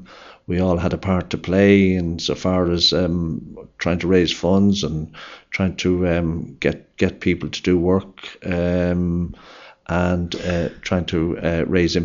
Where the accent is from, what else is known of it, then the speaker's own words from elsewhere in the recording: Ballymore Eustace, Kildare, Ireland; moved away; also born or lived in South London; I was brought up in County Kildare near Ballymore Eustace. My family emigrated to England